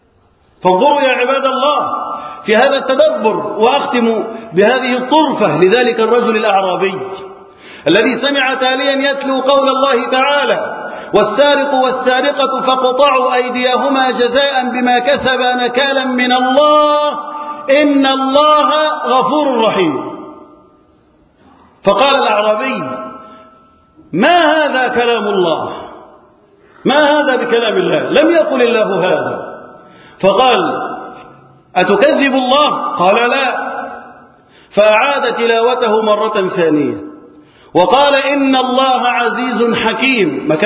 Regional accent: Egypt; اللهم احفظ بلدنا مصر وسائر بلاد المسلمين

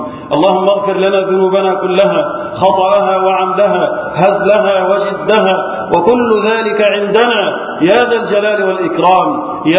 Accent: Egypt; احفظ بلدنا مصر من الفتن، احفظ بلدنا مصر وسائر بلاد المسلمين

